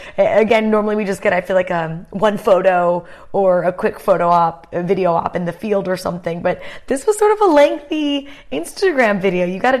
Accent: United States; I'm embarrassed because I'm an American, and apparently this is a huge trend in America for babies

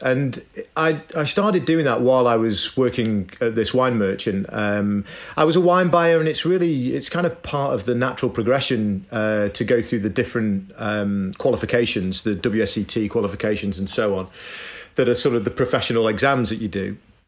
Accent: Manchester, North West England, United Kingdom; Well, I grew up in Manchester in Northern England, and I grew up in a working class family, but with a father who'd done quite well for himself despite his modest roots.

